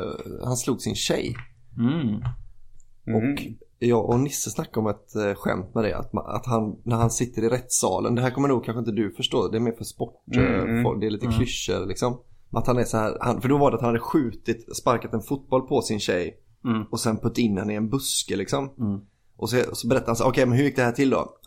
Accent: Lund, Skåne, Sweden; Jag är från Lund.

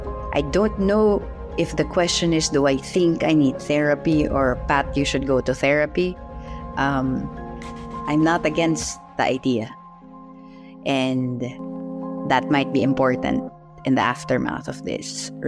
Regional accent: Philippines; maybe because I'm Catholic or was Catholic, maybe because I'm Filipino, I don't know.

